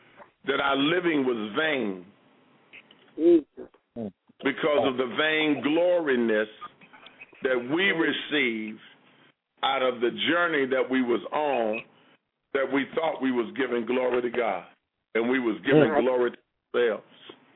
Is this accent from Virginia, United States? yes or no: no; Chicago, Illinois, United States; I was born and raised in Chicago, and homie don't play that in Chicago.